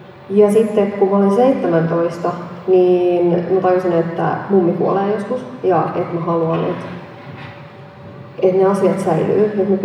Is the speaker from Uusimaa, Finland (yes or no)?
yes; Helsinki, Uusimaa, Finland; me kotona puhuttiin viroa, ja mä oon siis Helsingistä kotoisin. Isovanhemmat asuivat Virossa, ja mä luulin, että me ollaan virolaisia